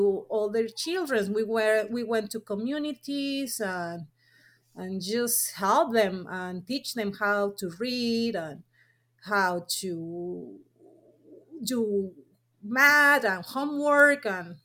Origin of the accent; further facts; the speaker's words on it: Mexico City, Mexico; English is a second language; I was raised and born in Mexico City. I will call myself city girl, but my grandma is from a place in Mexico which is rural area.